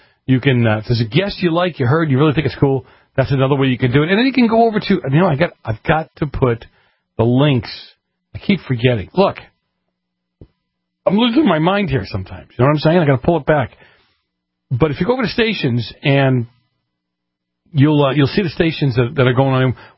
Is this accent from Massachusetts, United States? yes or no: yes; Massachusetts, United States; And then, and Robert out of Massachusetts, my hometown.